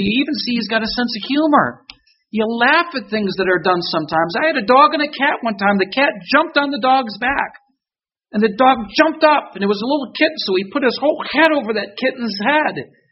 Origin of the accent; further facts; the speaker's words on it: Michigan, United States; I grew up in Michigan. Blizzards don't worry me.